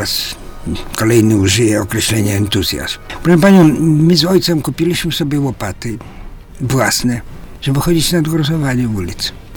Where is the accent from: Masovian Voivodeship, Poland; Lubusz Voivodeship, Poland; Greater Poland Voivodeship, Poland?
Masovian Voivodeship, Poland; Warsaw; I urodziłem się na Marszałkowskiej 135, w ruiny. Wychowałem się 16 lat na Chorze 84, ruiny. Ale moje ruiny.